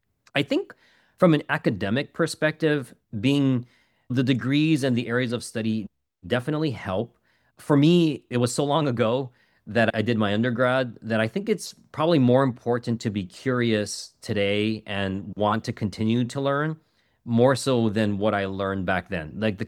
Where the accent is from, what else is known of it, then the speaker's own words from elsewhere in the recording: Hawaii, United States; I'm from Hawaii originally, and in Hawaii, we have islands